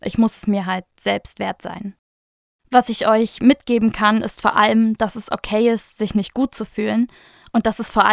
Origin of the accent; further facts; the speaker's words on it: Schönebeck, Saxony-Anhalt, Germany; moved away as an adult; now in Leipzig, Germany; ich studiere Soziale Arbeit im Bachelor an der HTWK. Ursprünglich komme ich aus Schönebeck, das ist eine Kleinstadt in der Nähe von Magdeburg, und ich bin für das Studium ca. 120 Kilometer weitergezogen nach Leipzig, wo ich jetzt seit ca. einem Jahr lebe.